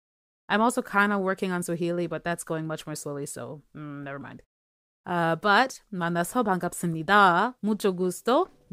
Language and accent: English; Jamaica; now in Canada; I live in Canada now, but I was born and raised in Jamaica, where English is our official language, if you didn't know. We also have Patois in Jamaica